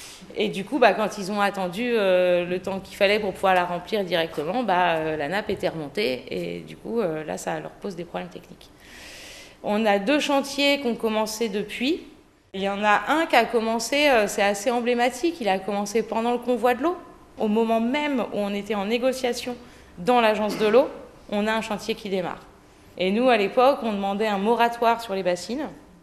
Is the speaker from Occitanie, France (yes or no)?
no; Poitiers, Nouvelle-Aquitaine, France; Moi, je suis du Clain de Poitiers, du bassin du Clain.